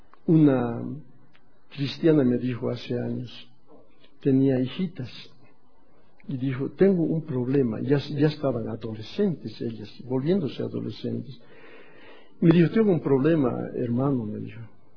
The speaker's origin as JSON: {"language": "Spanish", "region": "Tarija", "country": "Bolivia", "tie": "born or raised there", "said": "cuando era niño, era, qué sé yo, 60 años, 55 años, en Tarija, en mi tierra, jugábamos bolitas, canicas"}